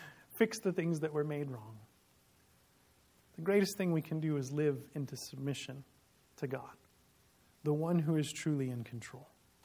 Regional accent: Illinois, United States; I grew up right outside Chicago, so maybe you're familiar with goads when I wasn't.

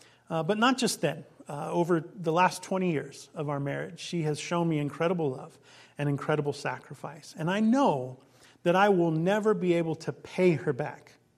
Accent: Illinois, United States; I grew up right outside Chicago, in kind of a suburb outside Chicago.

